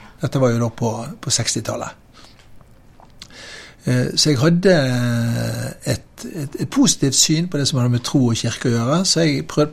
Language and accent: Norwegian; Bergen, Vestland, Norway; Jeg vokste opp i Bergen sentrum, gikk på Tangs.